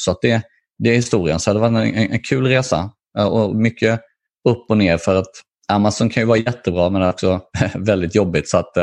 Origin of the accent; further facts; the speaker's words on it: Småland, Sweden; accent: Småländska; jag talar ju dessutom så här småländska, så jag har lite konstiga accent kanske på min svenska.